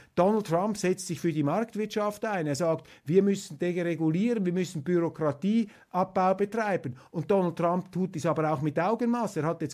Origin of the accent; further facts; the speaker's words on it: Switzerland; Und ich muss Ihnen sagen, als Schweizer, ich finde es ganz wichtig, dass wir die Freundschaft zu den Vereinigten Staaten gerade in dieser Phase pflegen